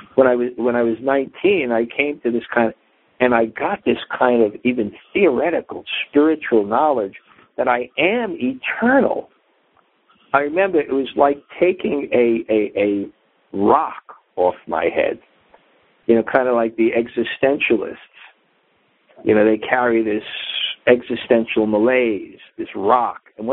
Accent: Brooklyn, New York, United States; I remember when I was 6 years old, five years old, growing up in Brooklyn

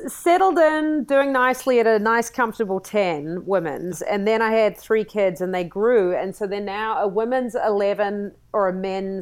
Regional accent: New Zealand; accent: New Zealand; now in United States; I mean, I come from New Zealand, you can tell by the accent

